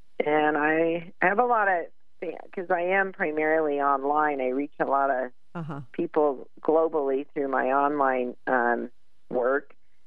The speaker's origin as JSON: {"language": "English", "region": "California", "country": "United States", "lives_now": "Utah, United States", "said": "I'm from the San Francisco Bay Area."}